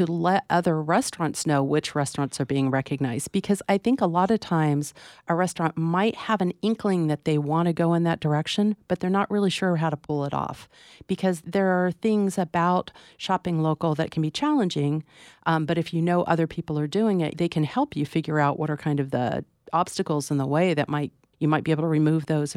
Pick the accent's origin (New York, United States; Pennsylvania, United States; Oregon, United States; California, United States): California, United States; I grew up down in the Bay Area. I grew up with a lot of farm stands around